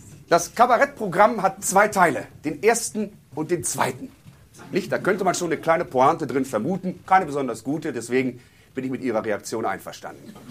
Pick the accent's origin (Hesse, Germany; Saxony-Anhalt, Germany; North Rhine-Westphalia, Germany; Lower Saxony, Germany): Lower Saxony, Germany; Ich komme aus der Umgebung von Braunschweig.